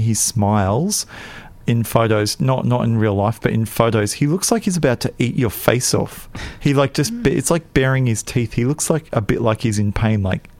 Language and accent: English; Queensland, Australia; Yeah, I am a Queenslander, so that's probably fitting.